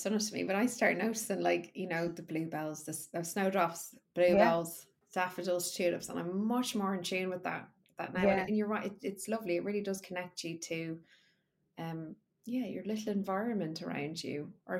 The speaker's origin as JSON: {"language": "English", "country": "Ireland", "said": "And I'm from Ireland, and you could get all of them twice over, three times over"}